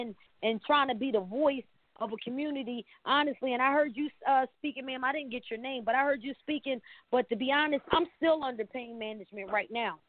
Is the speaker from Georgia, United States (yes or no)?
no; Philadelphia, Pennsylvania, United States; now in Delaware, United States; I'm calling from Delaware, originally from Philadelphia.